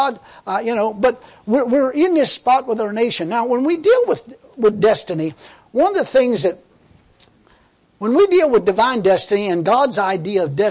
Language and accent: English; United States; I'm an American.